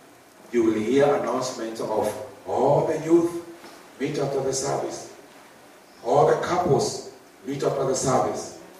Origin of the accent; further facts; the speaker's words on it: Kenya; You know, some of us, we came from Kenya, we are forgetting where we have come from.